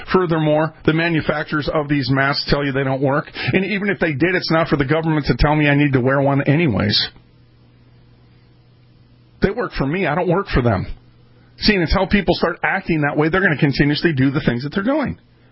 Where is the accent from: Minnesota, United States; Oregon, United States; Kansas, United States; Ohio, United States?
Minnesota, United States; I'm from Minnesota